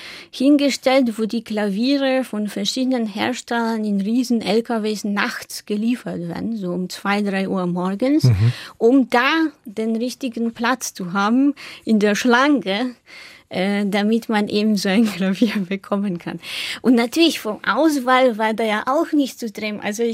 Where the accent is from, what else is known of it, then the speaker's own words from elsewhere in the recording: Warsaw, Masovian Voivodeship, Poland; moved away as an adult; Ich bin in Warschau geboren und auch dort aufgewachsen, bis zum 19. Lebensjahr.